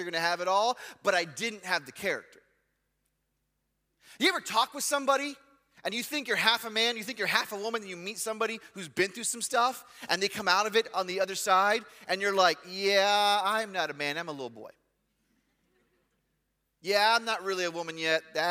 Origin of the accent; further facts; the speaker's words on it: Texas, United States; I grew up in South Texas for a few years. I was there about 10 years, Uvalde County.